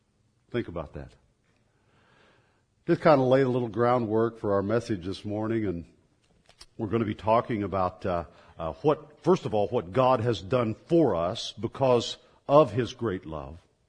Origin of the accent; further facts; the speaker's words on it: Kansas, United States; I born and raised in Northeast Kansas, so I was not really a hippie, I was a hippie wannabe.